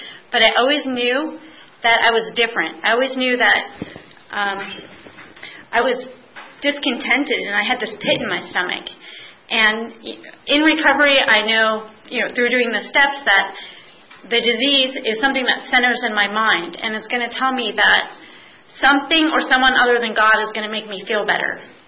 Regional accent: East Coast, United States; and I'm from the East. We're both from the East Coast

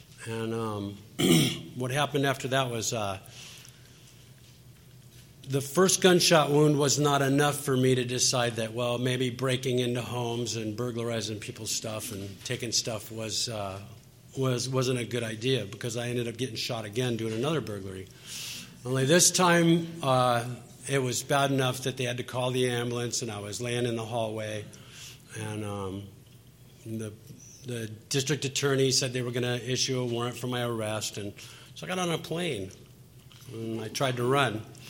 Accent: California, United States; But I was from California

